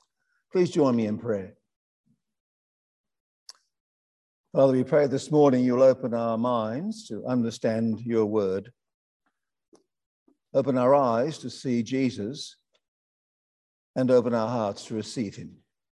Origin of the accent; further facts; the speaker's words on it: United Kingdom; now in Australia; In the mid-60s, we came out to Australia as migrants.